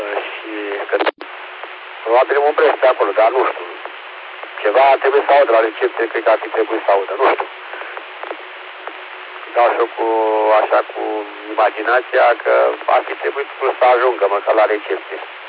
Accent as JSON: {"language": "Romanian", "town": "Curtea de Argeș", "region": "Argeș", "country": "Romania", "said": "Eu știu, eu sunt de la Curtea de Argeș."}